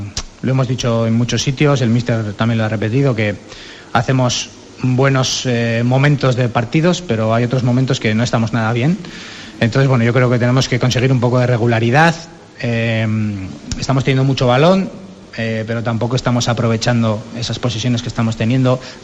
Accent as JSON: {"language": "Spanish", "town": "Pamplona", "region": "Navarre", "country": "Spain", "lives_now": "Ponferrada, Spain", "said": "Bueno, yo soy de Pamplona también, de una ciudad... Bueno, no es pequeña, pero tampoco es de estas grandes."}